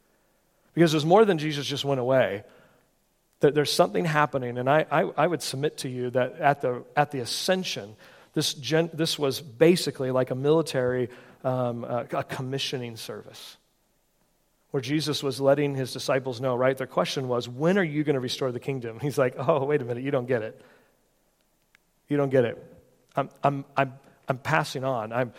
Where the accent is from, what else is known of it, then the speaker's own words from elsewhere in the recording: California, United States; I'm originally from California. One of the things I like about being on the East Coast is the history that you have here.